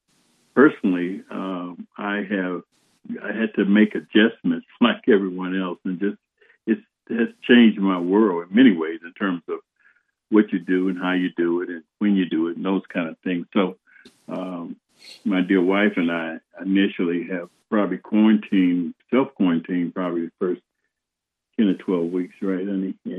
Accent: Youngstown, Ohio, United States; also born or lived in Alabama; I grew up in Youngstown, Ohio. I was born in Alabama, and my parents migrated to Youngstown, Ohio. And my father was a steel worker, and I grew up there in Youngstown, Ohio, until the time I entered the service.

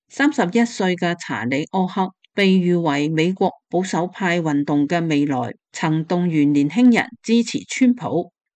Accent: China; 我从大陆来的，所以在那里遭到中共迫害，我们修炼法轮功他会迫害。

